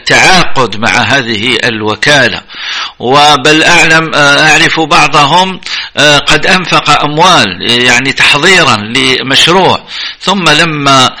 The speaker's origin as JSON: {"language": "Arabic", "country": "Algeria"}